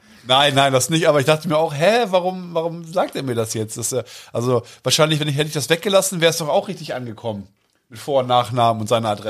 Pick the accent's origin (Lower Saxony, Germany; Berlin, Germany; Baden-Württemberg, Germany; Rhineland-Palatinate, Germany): Lower Saxony, Germany; Uelzen; Übrigens, ich komme ja aus Uelzen und habe heute welche kennengelernt.